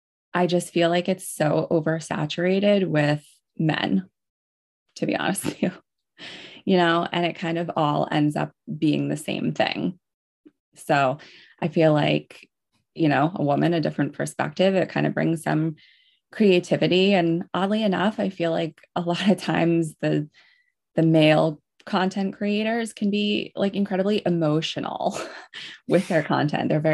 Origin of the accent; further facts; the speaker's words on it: Rhode Island, United States; So where I grew up in Rhode Island is little Portugal, basically.